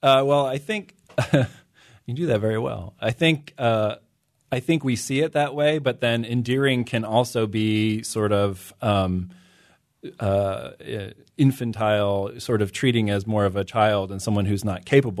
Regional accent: Indiana, United States; No, I'm from Southern Indiana, which is actually sort of a northern part of Kentucky in terms of a dialect.

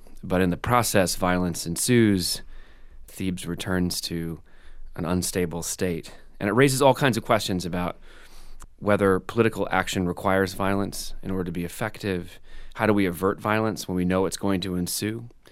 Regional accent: Brooklyn, New York, United States; I'm white. I'm from Brooklyn. I'm an outsider to their community.

